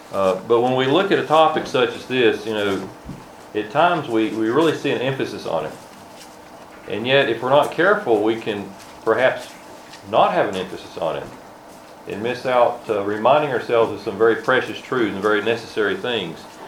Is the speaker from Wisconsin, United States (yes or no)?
no; North Carolina, United States; I'll just briefly mention that we're from Central North Carolina